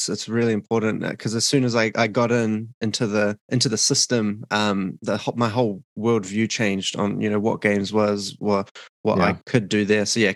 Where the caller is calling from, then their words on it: Auckland, New Zealand; I'm calling in from Auckland, New Zealand, Southern Hemisphere.